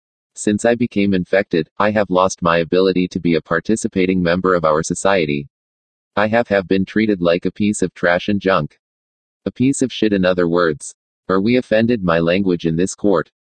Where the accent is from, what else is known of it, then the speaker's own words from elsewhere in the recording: San Bernardino, California, United States; I was born and raised here in San Bernardino